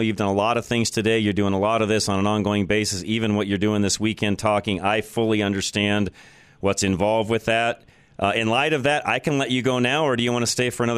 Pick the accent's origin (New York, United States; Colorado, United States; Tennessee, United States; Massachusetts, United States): Colorado, United States; Golden; My hometown.